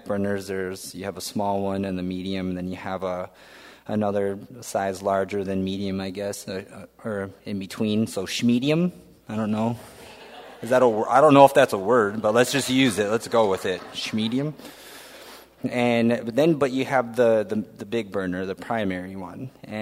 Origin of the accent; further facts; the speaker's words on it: Caro, Michigan, United States; I'm a small-town person, too. I'm from Caro